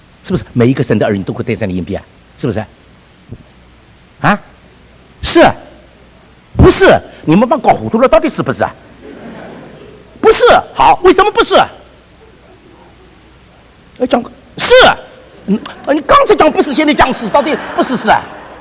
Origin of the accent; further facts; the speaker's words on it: China; 我小的时候在中国长大，我们那个时候家里的房子多啊，有一个大的园子，